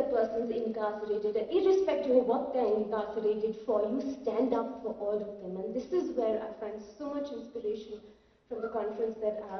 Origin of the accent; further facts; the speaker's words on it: India; now in United States; I come from India, a land that lent its name to cannabis